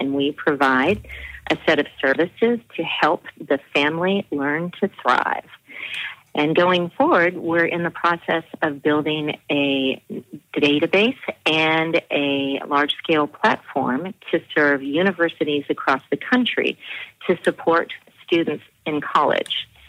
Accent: Oakland, California, United States; And so I started working in my hometown on community issues, Oakland, California

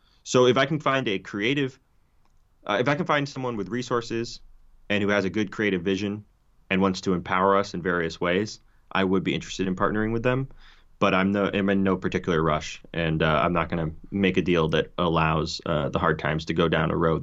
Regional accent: California, United States; I grew up in the Bay Area. Bay Area kid. Going to Gilman, getting banned from Gilman, all sorts of Bay Area stuff, and eventually I ended up playing in DIY spots all across the country.

